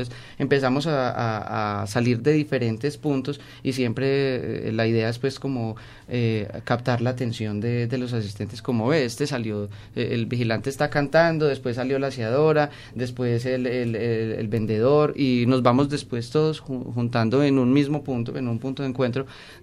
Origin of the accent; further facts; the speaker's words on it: Colombia; la idea del grupo como cantantes y como colombianos es poderle hacer un homenaje también a la música de nuestra tierra.